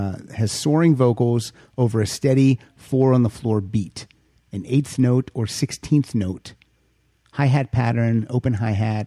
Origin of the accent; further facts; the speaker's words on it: Pennsylvania, United States; I'm from Pennsylvania.